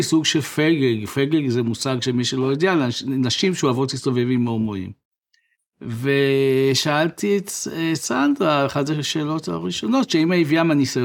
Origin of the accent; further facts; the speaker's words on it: Central District, Israel; אני בא ממושב, בעמק חפר, משנות ה-60, מושב שחגדתי עם חברה מאצ'ואית, הומופובית.